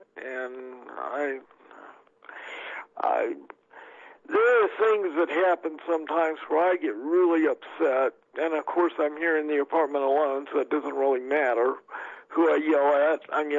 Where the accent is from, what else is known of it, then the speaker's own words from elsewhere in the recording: the South, United States; growing up in the South, you went through this too. You got to get up on Sunday and go to church and go to church on Wednesday night.